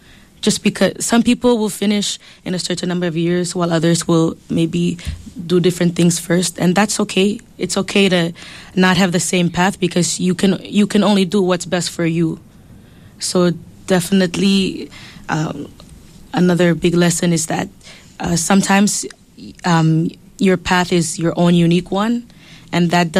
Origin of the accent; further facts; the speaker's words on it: Palau; Just growing up in Palau, you're taught a certain way to respect the environment